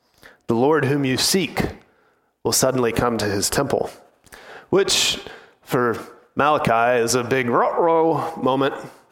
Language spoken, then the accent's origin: English; Texas, United States; So for me as a Texan, maybe you've heard people say in a stupid Southern drawl, remember the Alamo.